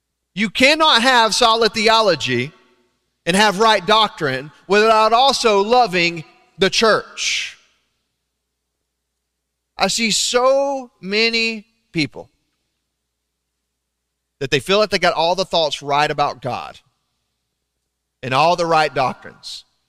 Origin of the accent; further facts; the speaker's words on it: Alabama, United States; also born or lived in Texas; I'm from Northeast Alabama. Many people think I'm from Texas. I was just exiled there for 2 years.